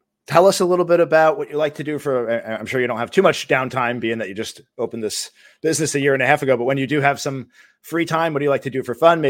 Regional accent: New York, United States; I'm originally from New York. Not the city. I grew up in Rockland County. I moved down here. Gosh, it's got to be 25 years already.

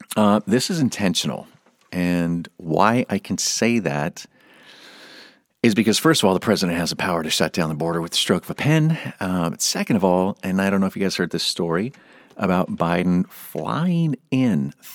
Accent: California, United States; A lot of you know I grew up in California, and I was familiar with this from the time I was a child.

